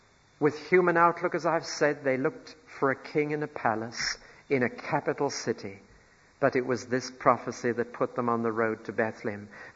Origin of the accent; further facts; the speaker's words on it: Newcastle, North East England, United Kingdom; born there; Now, I was born in Newcastle.